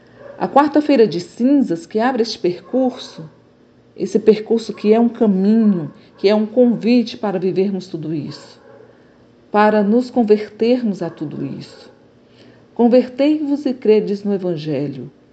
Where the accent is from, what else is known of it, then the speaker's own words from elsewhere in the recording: Fortaleza, Ceará, Brazil; mulher negra, cis, e sou de Fortaleza, no Ceará.